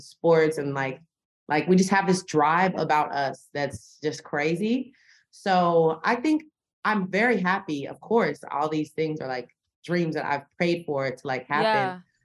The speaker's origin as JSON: {"language": "English", "region": "the South", "country": "United States", "said": "Don't like I come from the South."}